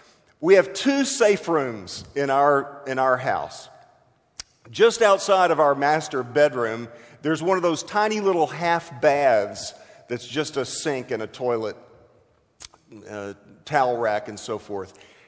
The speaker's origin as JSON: {"language": "English", "town": "Houston", "region": "Texas", "country": "United States", "tie": "born or raised there", "said": "I grew up in Houston, which is at least as hot and humid as Jacksonville, Orange Park are."}